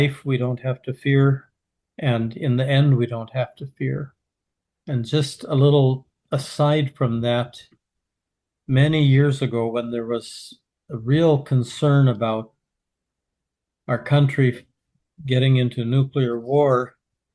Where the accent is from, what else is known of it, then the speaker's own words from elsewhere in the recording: Longview, Washington, United States; I was born on Thanksgiving Day of 1950. That happened in Longview, Washington, where I live to this day. So I was born and raised here. The majority of my life, we have been members of the Longview congregation.